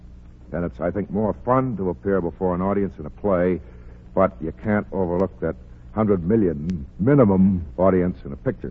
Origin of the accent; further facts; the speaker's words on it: Chicago, Illinois, United States; born there; I was born in Chicago.